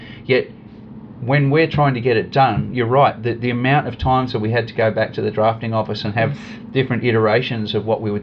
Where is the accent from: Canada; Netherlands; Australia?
Australia; Victoria; So I'm from the Surf Coast. I've lived for 30 years in amongst that surf culture